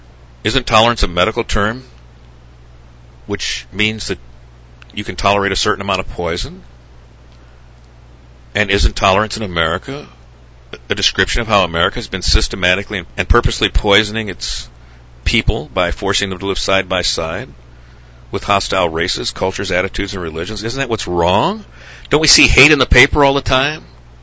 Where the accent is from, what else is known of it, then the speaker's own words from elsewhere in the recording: United States; I'm an American. I believe that this is for us, and they have their own country.